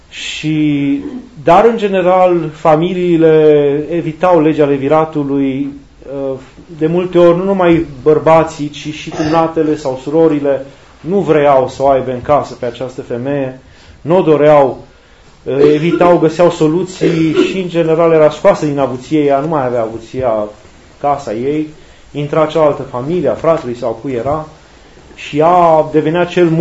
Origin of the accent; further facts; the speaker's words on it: Romania; n-avem cum să nu ne raportăm la istoria noastră, la noi ca români